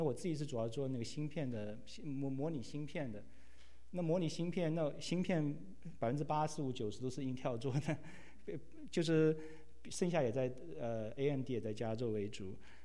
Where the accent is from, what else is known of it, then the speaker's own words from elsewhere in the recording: Guangzhou, Guangdong, China; moved away as an adult; also born or lived in Shanghai; now in United States; 我父母是浙江人，他们大学毕业之后就到广州工作，所以我从小在广州长大，然后后来考大学又考到上海，考到上海交通大学。